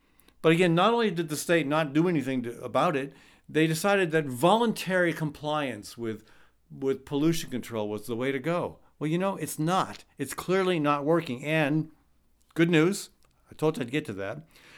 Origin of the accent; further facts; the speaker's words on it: Iowa, United States; The bad news is that Iowa, my home state, has the fastest growing rate of cancer in the U.S.